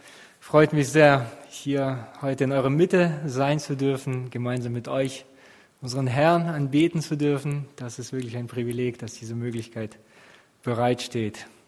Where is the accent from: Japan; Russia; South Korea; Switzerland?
Russia; now in Germany; Ich habe meine Kindheit in Russland verbracht, habe dort in den 90er Jahren gelebt.